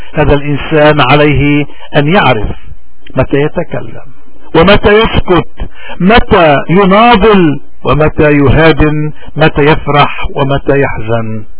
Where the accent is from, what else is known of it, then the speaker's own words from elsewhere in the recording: Lebanon; وهوني الضرورة بتقتضي اليوم كلبنانيين انه اليوم يكون الوقت للشجاعة وللشهادة للحق